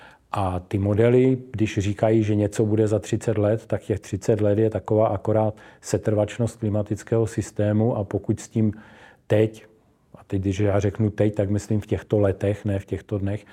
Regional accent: Moravian-Silesian Region, Czechia; Já pocházím z Ostravska, což nenavozuje ten dojem přírody, ale Ostrava má velice krásné okolí

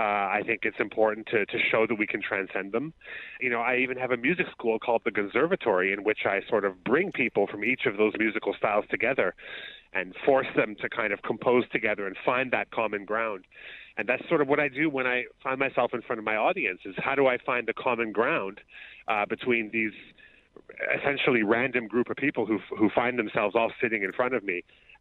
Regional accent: Canada; just being Canadian

